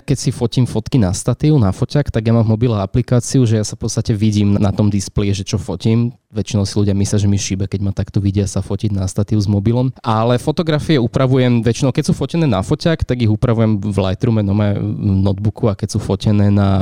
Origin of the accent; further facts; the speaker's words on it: Bratislava, Bratislava Region, Slovakia; Mne je doma v Bratislave, ja tu mám rodinu, kamarátov